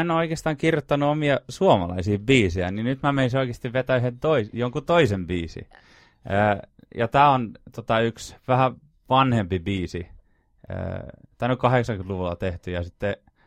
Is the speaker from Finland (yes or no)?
no; Södertälje, Stockholm County, Sweden; born there; Mä oon syntynyt Sörretelissä.